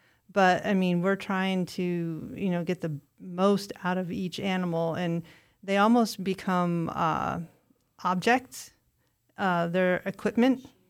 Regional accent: Tunkhannock, Pennsylvania, United States; I grew up in the Tunkhannock area

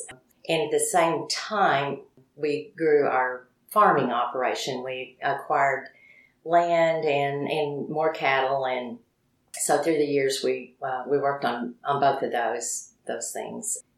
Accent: Berryville, Arkansas, United States; we wound up in my hometown of Berryville, Arkansas, and we started a practice there in 1982.

